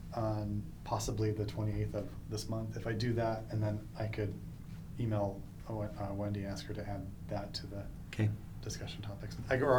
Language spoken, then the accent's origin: English; Midwest, United States; I know I'm from the Midwest